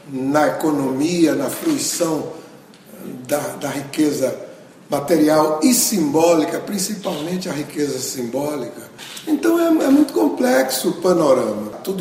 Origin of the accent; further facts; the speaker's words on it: Salvador, Bahia, Brazil; eu sou da Bahia, não é? Quer dizer, de Salvador, uma cidade africana, né? Muito africana, com heranças importantíssimas da África, no plano da religião, da cultura.